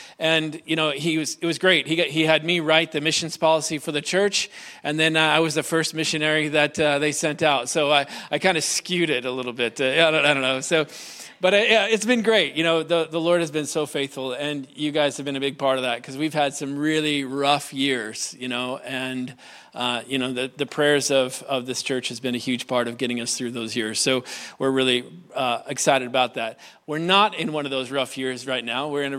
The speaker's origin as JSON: {"language": "English", "region": "Iowa", "country": "United States", "said": "I hope you weren't expecting a British accent from me, but I'm from Iowa, just so you know, so I don't have one."}